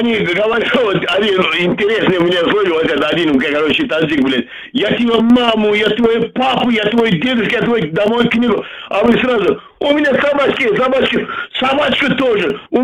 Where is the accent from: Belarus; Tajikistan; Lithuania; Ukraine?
Tajikistan; now in Moscow, Russia; я из Таджикистана, я сам узбек, но и приехал из Таджикистана, я вот больше 10 лет, я принял гражданство, я здесь живу.